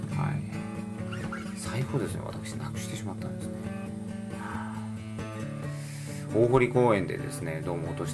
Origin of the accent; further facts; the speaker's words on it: Kitakyushu, Fukuoka, Japan; 私の故郷であります北九州